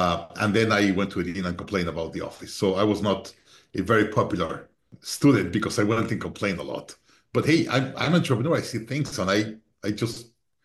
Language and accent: English; Mexico; English is a second language; also born or lived in Boston, United States; I grew up in Mexico, I was born in Mexico. So come to the U.S. and go to a U.S. college